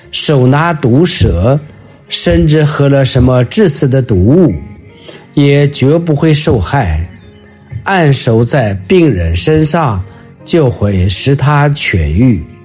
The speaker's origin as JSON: {"language": "Chinese", "country": "China", "said": "对我们中国人来说，我们的福音的传播和接受绕不开方济各沙乌略。"}